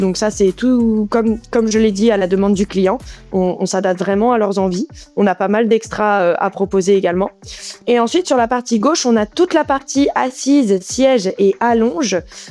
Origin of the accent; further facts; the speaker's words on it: French Antilles, France; vivant aux Antilles depuis très très très longtemps. Je suis née aux Antilles. J'ai toujours grandi sur des bateaux.